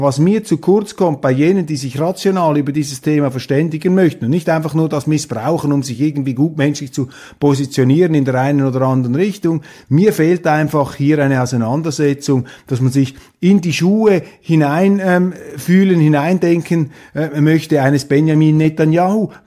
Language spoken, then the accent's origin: German; Switzerland; für mich jetzt zumindest, in meiner Betrachtung als Schweizer